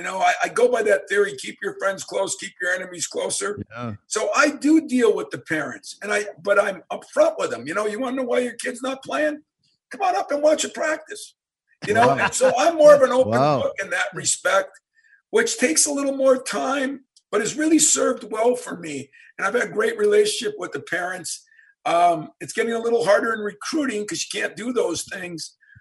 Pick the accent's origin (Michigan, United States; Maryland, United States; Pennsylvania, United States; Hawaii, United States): Michigan, United States; Iron Mountain; hey, I'm from Iron Mountain, Michigan, got a chance to live my dream.